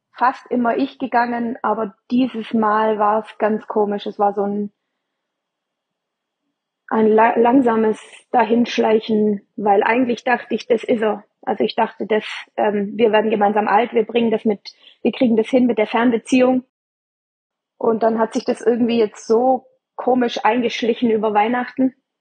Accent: Baden-Württemberg, Germany; ich komme aus Schwaben

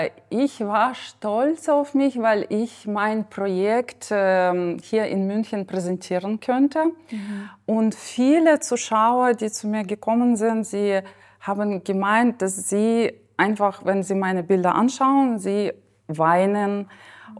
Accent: Ukraine; German is a second language; now in Germany; was für mich in Deutschland schwierig war, dass ich habe natürlich viel weniger Freiheit gefühlt als in meiner Heimat, als in der Ukraine.

